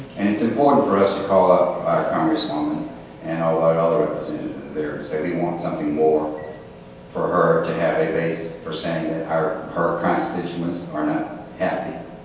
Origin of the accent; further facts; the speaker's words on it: Durham, North Carolina, United States; I am from Durham, North Carolina. That's where I grew up. I'm not Haitian.